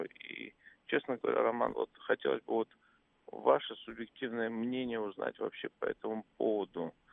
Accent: Georgia; now in Russia; я уроженец Грузии, достаточно давно живу в России, да, с 93-го года.

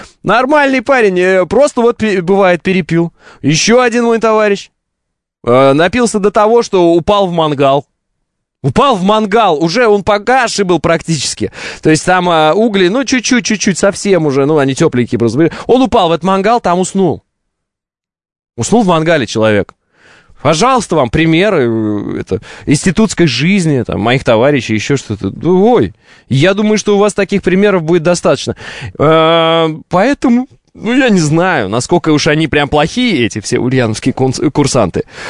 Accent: Oral, West Kazakhstan Region, Kazakhstan; born there; also born or lived in Orenburg, Russia; я сам родился в Уральске, жил в Оренбурге

